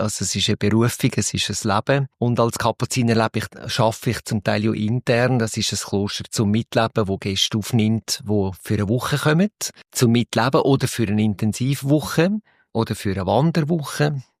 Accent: St. Gallen, Switzerland; ich habe meine Heimat hier. Ich bin auch aufgewachsen in der Nähe von Rapperswil. Bin wieder hierher gekommen vor 4 Jahren. Ins Kapuzinerkloster, als Kapuziner, und lebe tatsächlich an diesem wunderschönen, idyllischen Ort.

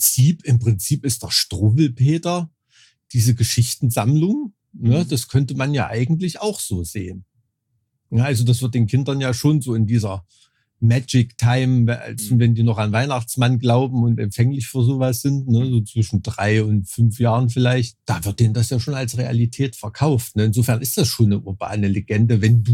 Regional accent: Thuringia, Germany; der absolute Klassiker, mit dem ich aufgewachsen bin in Thüringen, auch sicherlich thüringisch geprägt von der Umgebung

